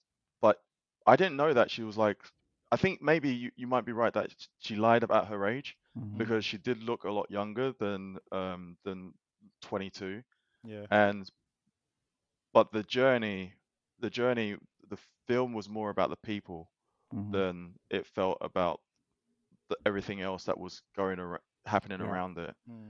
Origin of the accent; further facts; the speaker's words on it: United States; Like, I'm American, and that's all I can answer.